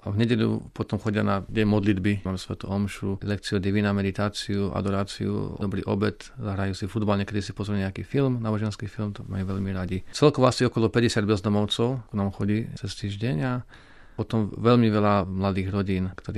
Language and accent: Slovak; Čadca, Žilina Region, Slovakia; pochádzam zo Slovenska, z Čadce